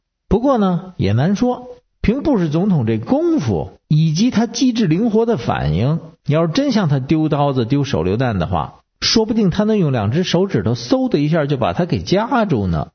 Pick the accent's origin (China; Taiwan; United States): United States; 可咱美国人不应该高兴，也不能跟着起哄